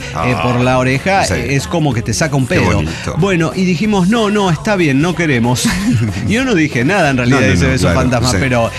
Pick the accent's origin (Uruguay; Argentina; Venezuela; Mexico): Mexico; Guanajuato; yo soy de Guanajuato